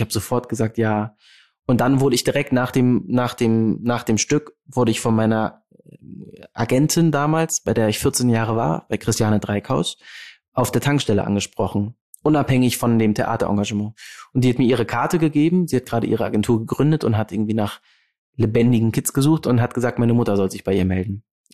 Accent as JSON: {"language": "German", "region": "Hamburg", "country": "Germany", "said": "Ich komme vom Land aus Hamburg. Und bin in einem so sicheren Haushalt groß geworden"}